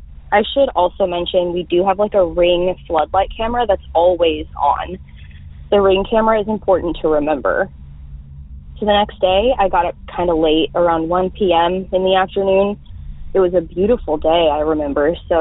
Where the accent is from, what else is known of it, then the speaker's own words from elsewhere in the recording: Texas, United States; I'm from North Texas.